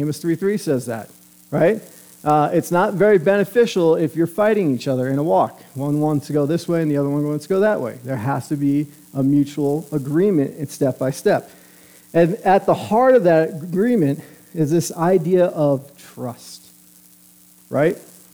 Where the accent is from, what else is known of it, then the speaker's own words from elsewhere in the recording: Northeast, United States; I'm from the Northeast. A lot of people will say Northeast people are very guarded.